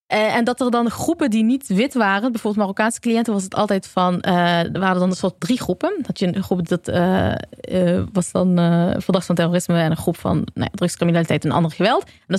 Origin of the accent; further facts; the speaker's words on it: Eindhoven, North Brabant, Netherlands; Maar als je gaat naar bijvoorbeeld in Eindhoven, waar ik vandaan kom, of een andere plek in Nederland